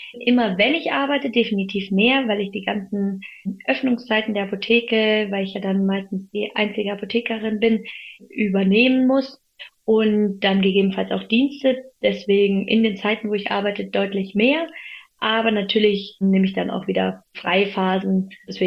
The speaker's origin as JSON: {"language": "German", "town": "Munich", "region": "Bavaria", "country": "Germany", "tie": "born or raised there", "also_born_or_lived": "Freiburg", "said": "in meiner Heimat München arbeiten konnte oder kann"}